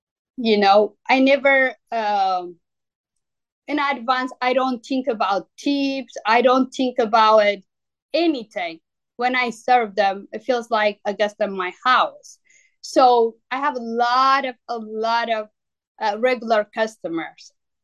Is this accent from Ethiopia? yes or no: yes; Ethiopia; English is a second language; And then I always telling them, no, I'm from Ethiopia and this and that.